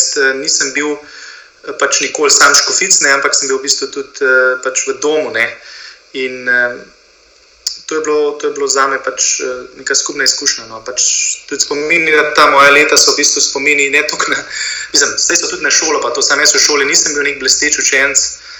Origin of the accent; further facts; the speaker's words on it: Kamnik, Central Slovenia, Slovenia; ker jaz sem iz Kamnika